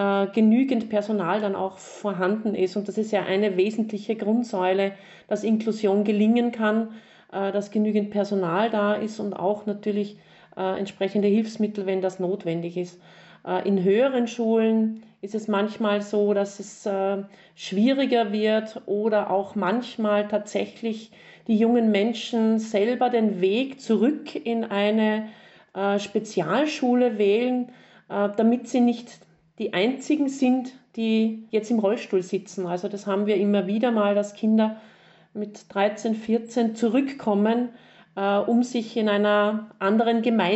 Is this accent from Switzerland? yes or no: no; Upper Austria, Austria; ich komme ja aus Oberösterreich.